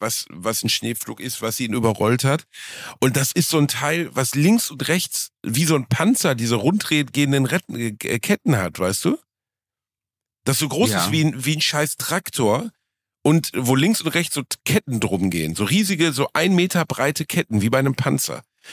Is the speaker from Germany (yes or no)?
yes; Germany